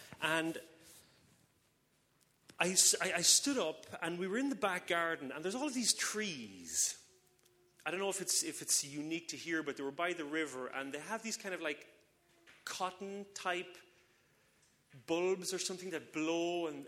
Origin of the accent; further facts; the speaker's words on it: Ireland; So, like, where I grew up in Ireland is like a tiny, small town. There's like, there's a post office, a shop, and a pub, and a gas station.